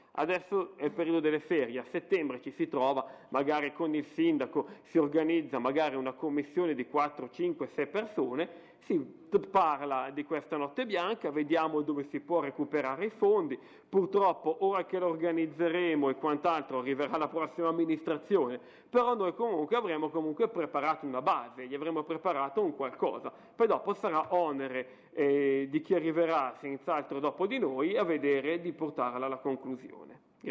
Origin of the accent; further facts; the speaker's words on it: Erba, Lombardy, Italy; also born or lived in Cantù; Io vivo Erba da quando sono nato, non sono nato a Erba perché sono nato a Cantù, comunque vivo Erba da quando sono nato